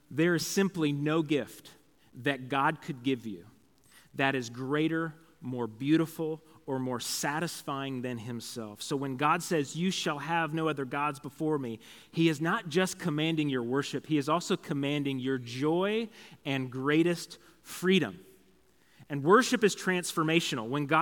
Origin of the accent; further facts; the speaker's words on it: Concordia, Missouri, United States; I'm from Concordia, so we were coming up to Independence to the city to do some Christmas shopping.